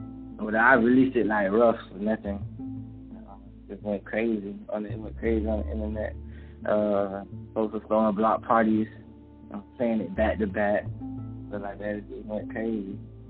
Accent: Temple, Texas, United States; Growing up, I grew up in Temple.

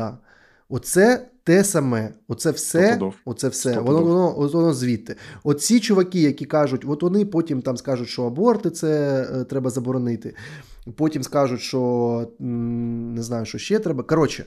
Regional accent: Donetsk, Donetsk Oblast, Ukraine; в сенсі, моє рідне місто і зараз є Донецьк.

